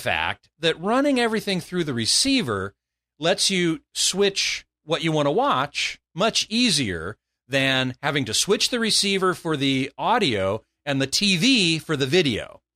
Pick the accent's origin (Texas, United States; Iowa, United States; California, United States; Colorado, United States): California, United States; Burbank; So here's George in my hometown of Burbank, California.